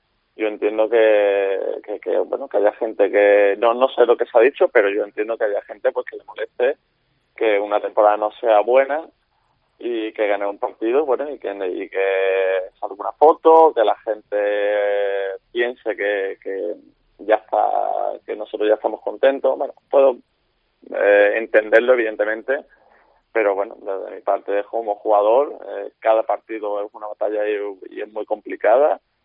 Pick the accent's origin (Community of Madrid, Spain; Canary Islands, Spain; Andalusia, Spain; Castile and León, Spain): Andalusia, Spain; Málaga; Sí, yo como malagueño